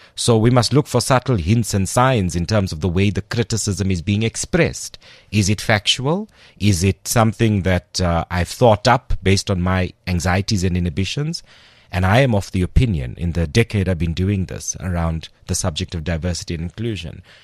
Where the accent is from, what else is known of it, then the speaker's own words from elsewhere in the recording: South Africa; you say something to me that may refer to my very dark skin as an Indian South African person